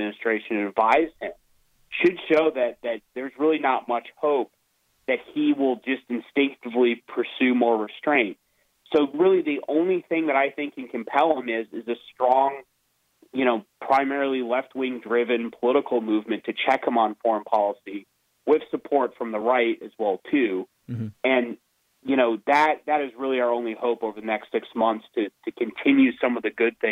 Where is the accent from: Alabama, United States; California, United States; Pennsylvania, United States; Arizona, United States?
Arizona, United States; you have this congressman from my home state, Arizona, Ruben Gallego.